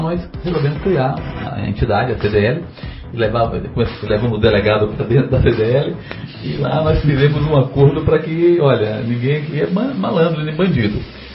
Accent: Ilhéus, Bahia, Brazil; E a minha infância toda foi em Ilhéus. A minha avó libanesa … o Camilo eu não conheci. Meu avô veio pro Pontal por volta de 1906.

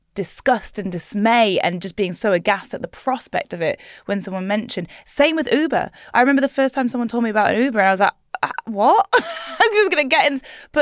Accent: Newcastle upon Tyne, North East England, United Kingdom; Because I've only just found out that you went to Newcastle Uni, which is my hometown.

